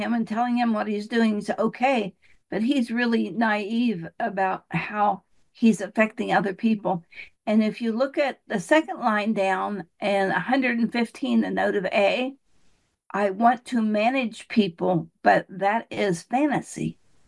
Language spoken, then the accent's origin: English; Appalachia, United States; Well, I was raised in Appalachia and we lived in an old corn crib. We didn't have any electricity, no running water, no sounds.